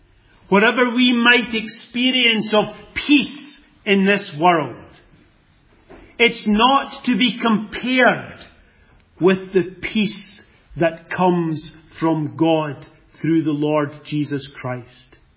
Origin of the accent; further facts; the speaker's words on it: Scotland, United Kingdom; I come from Scotland. Now, I don't know whether any of you have ever been in Scotland.